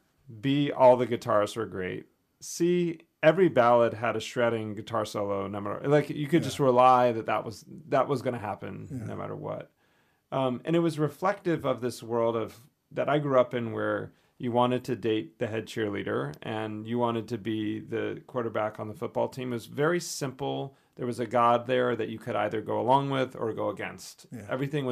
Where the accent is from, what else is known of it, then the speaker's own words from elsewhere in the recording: North Carolina, United States; Sort of in between Charlotte and Asheville. So, you know, you kind of have the beach, the flatlands, and the mountains. And I grew up on the bottom of the mountain.